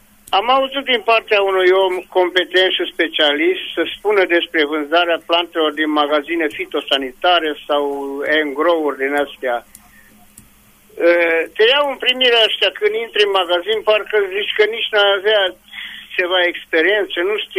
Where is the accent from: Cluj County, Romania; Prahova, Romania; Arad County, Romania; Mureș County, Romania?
Mureș County, Romania; Reghin; sunt de la Reghin, am mai sunat la dumneavoastră